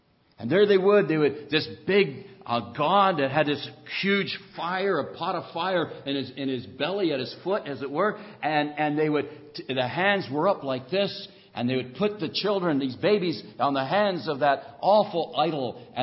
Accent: United States; born there; The only thing is, I was born in America.

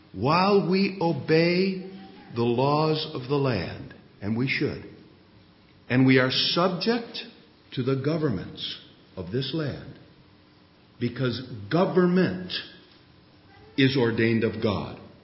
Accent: United States; now in Canada; I grew up in the United States. Spent most of my life in Canada, so I'm almost a Canadian.

